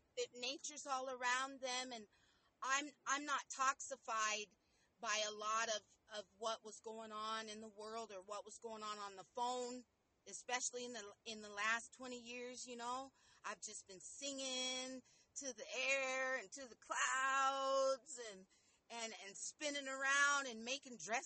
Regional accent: Montana, United States; Okay, I hail from Montana, and I always start with that because a lot of people are just like, well, where are you from?

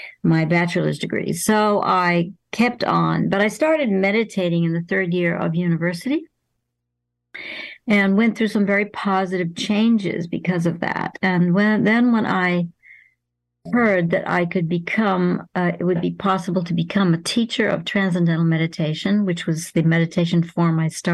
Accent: Massachusetts, United States; Well, I grew up in the States in Western Massachusetts and about an hour's drive from Boston, and I went to university in Boston, an art school.

